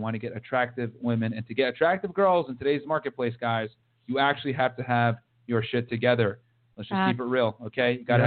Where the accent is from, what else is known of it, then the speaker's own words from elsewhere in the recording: Connecticut, United States; No, I grew up in Connecticut.